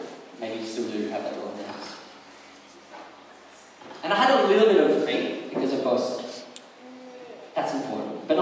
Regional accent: Australia; as an Australian, I have the responsibility to pray for the well-being of our nation

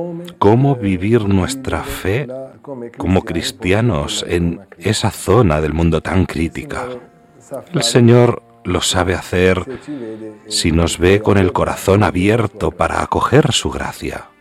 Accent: Aleppo, Aleppo Governorate, Syria; En realidad, yo siempre he estado en Alepo. Nací en Alepo. He sido también párroco de la catedral. Entonces soy hijo de Alepo.

